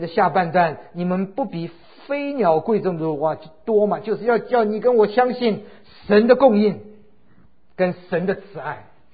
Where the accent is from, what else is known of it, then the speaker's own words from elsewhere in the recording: Shanghai, China; born there; 那我一个月就在回到了我的家乡，我是生在上海，所以到上海一个月住在那边。